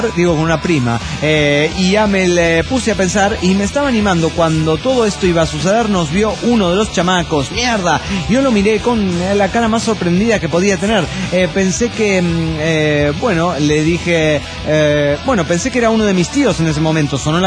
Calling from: Sucre, Chuquisaca, Bolivia; de Sucre, Bolivia.

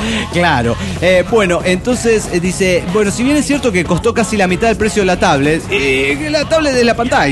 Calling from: Mexico; Hola, ¿cómo están? … de México, México.

